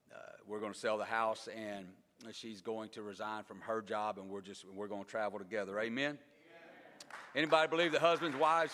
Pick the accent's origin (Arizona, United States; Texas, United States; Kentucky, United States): Texas, United States; I am from Texas, born and raised. Received the Holy Ghost there when I was very young.